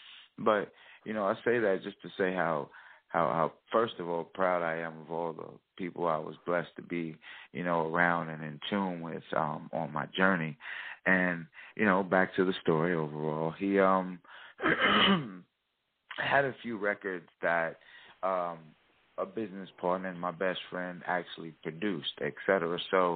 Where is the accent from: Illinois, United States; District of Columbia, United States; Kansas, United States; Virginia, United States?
Illinois, United States; Chicago; You know, I grew up in Chicago, Wild Hunted, South Side.